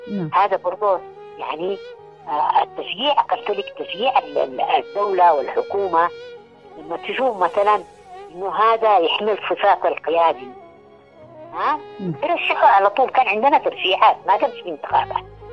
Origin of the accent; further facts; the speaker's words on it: Aden, Yemen; وأنا في من عدن